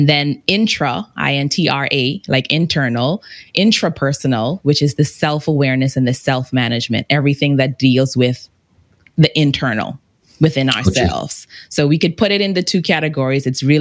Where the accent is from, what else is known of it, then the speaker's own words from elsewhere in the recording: Bahamas; so I grew up in the Bahamas and I spoke in the Bahamas where I grew up.